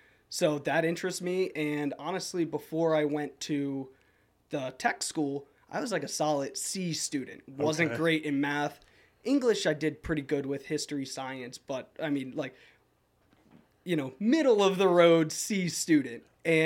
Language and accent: English; Palmer Township, Pennsylvania, United States; Good growing up in suburbia, you know, as good as it could be. I grew up in the Lehigh Valley, Palmer Township.